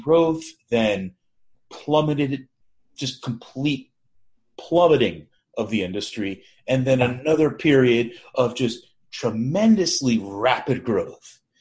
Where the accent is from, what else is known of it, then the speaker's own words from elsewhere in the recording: Staten Island, New York, United States; I get tongue-tied. I'm from Staten Island.